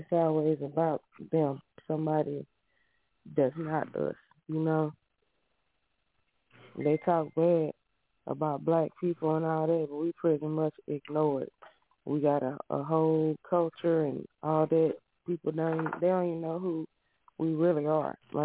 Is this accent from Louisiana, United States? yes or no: no; Texas, United States; they were shocked, a few of them, when I told them I was from Texas.